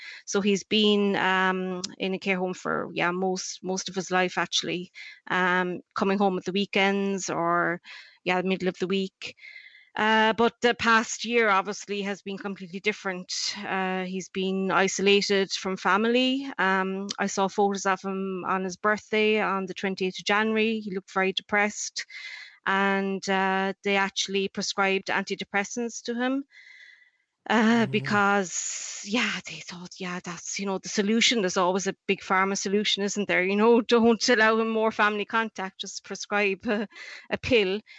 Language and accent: English; Cork, Munster, Ireland; now in Tunisia; I'm from Cork, but my boyfriend is Tunisian, so I'm currently in Tunisia.